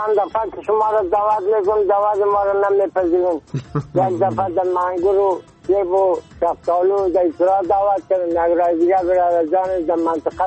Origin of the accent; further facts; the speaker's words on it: Bamyan, Afghanistan; ولسوالی ما کامل، ولایت ما بامیان. یعنی … در سنجی 83 ساله